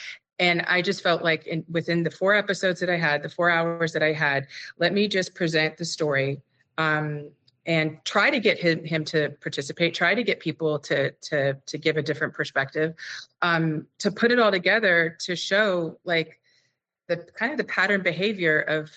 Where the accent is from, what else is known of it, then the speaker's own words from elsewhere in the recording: United States; You know, I think that in pop culture, being an American, we have it's very American in our culture